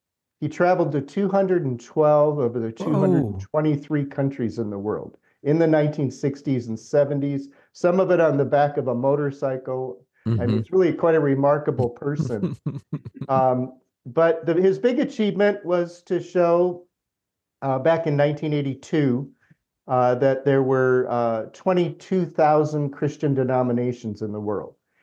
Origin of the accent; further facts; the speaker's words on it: Minnesota, United States; I'm originally from Minnesota, so you kind of pick that up living in the land of 10,000 lakes.